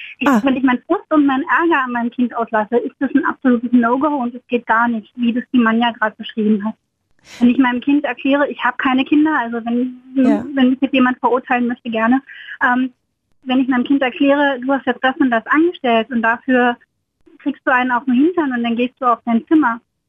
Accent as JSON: {"language": "German", "town": "Charlottenburg", "region": "Berlin", "country": "Germany", "said": "Charlottenburg."}